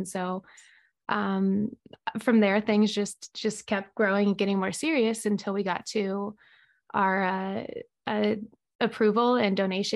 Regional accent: Topeka, Kansas, United States; I grew up in Topeka

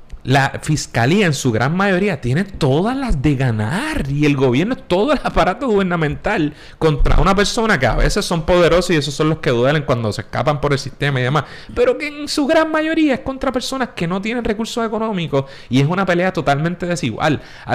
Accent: San Juan, Puerto Rico; also born or lived in Guaynabo; Sí, yo soy de San Juan. Pero mi primera casa es en Guaynabo. Mi escuela era en Guaynabo. Yo pasé mucho tiempo en Guaynabo.

